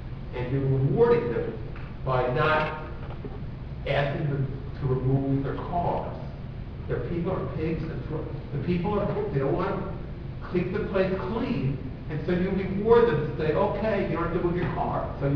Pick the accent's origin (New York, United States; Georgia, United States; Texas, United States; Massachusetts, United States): New York, United States; I'm from New York, by the way.